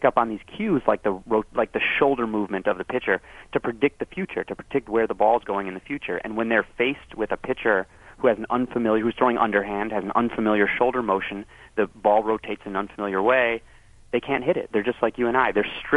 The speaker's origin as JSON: {"language": "English", "town": "Evanston", "region": "Illinois", "country": "United States", "tie": "born or raised there", "said": "there was a mini Jamaican diaspora to my hometown, Evanston, Illinois, in the 80s, and I grew up with a lot of Jamaican guys"}